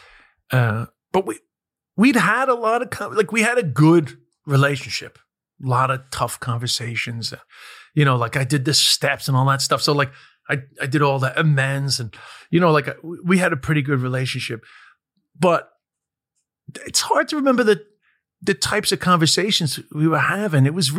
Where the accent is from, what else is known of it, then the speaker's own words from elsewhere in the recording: London, United Kingdom; born there; They lived in London. I was born in London.